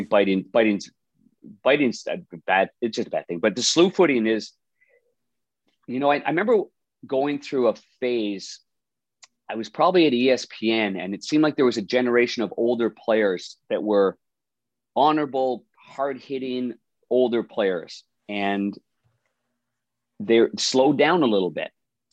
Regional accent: Ottawa, Ontario, Canada; I always think back though, this is just me, and I'm from Ottawa, you know that, Darren.

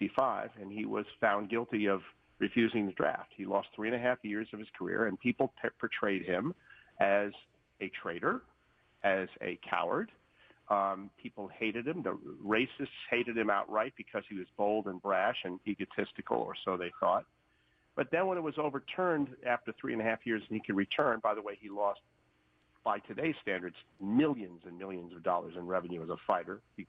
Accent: Miami Beach, Florida, United States; Let me also step back for a second and tell you that I grew up in Miami Beach, Florida, the week of February of 1964.

